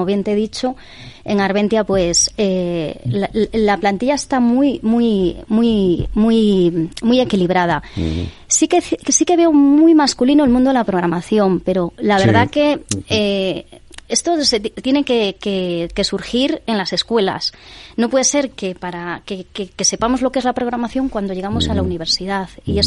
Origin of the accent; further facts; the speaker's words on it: Vigo, Galicia, Spain; la primera oficina la abrimos en Vigo, que es de donde soy yo